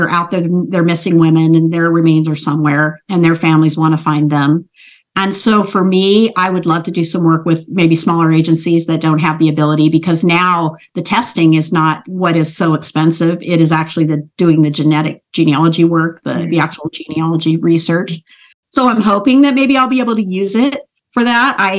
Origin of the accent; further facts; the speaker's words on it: Oregon, United States; know, this year with the legislature having issues in Oregon. So it really hasn't gone anywhere in my home state.